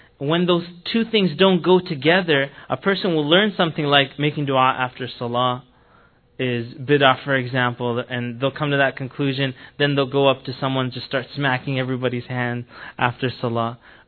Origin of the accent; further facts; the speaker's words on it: Canada; I'm from Canada. We're like the nicest people in this continent here.